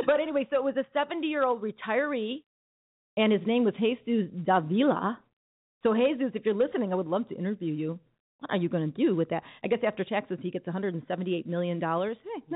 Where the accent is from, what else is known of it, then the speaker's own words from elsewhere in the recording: Illinois, United States; What street did you grow up on? I grew up on Roscoe and Malvina.